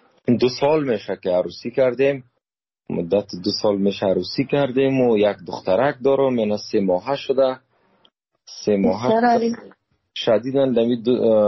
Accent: Afghanistan; moved away; دوستای هنرمند ما که از افغانستان آمدیم

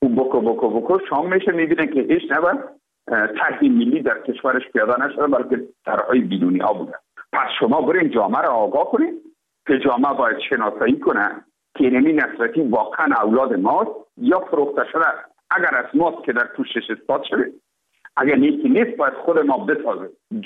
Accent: Afghanistan; تماما ما افغان هستیم

